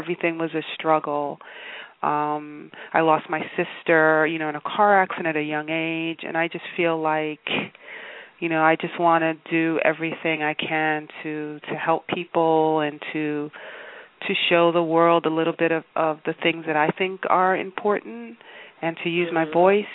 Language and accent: English; Harlem, New York, United States; I'm from Harlem, you know, and there I am. I'm a Navajo.